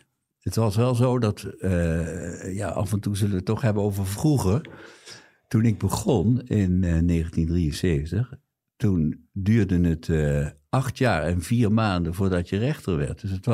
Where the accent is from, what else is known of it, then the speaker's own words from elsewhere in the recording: Limburg, Netherlands; now in Amsterdam, Netherlands; Ik kom ook uit die kant. Ik kom uit Limburg, yeah, van oorsprong.